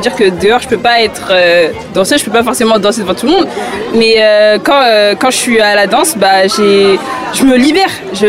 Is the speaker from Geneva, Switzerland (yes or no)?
no; Aubonne, Vaud, Switzerland; Non, elles viennent d'Anguin, mais moi, je viens d'Aubonne.